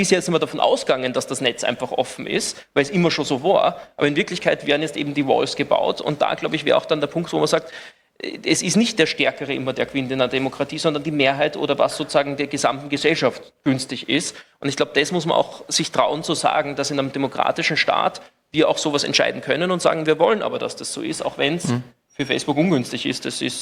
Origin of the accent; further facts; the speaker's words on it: Austria; weil du bist als Österreicher im gleichen Bucket